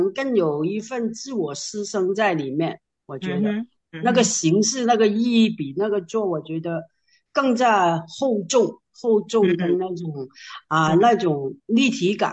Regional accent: Guangdong, China; 我们广东人说，就是不是只有一把

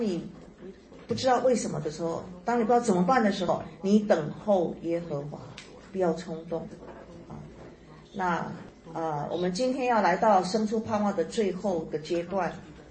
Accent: China; 所以我们中国人有一句话，塞翁失马焉知非福

